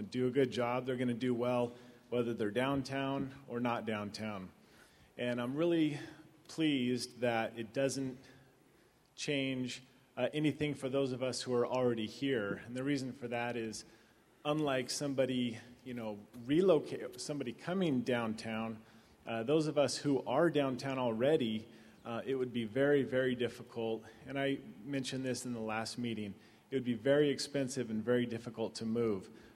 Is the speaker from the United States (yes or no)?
yes; Paso Robles, California, United States; Okay, I grew up in Paso Robles, and I remember the time when it going around the park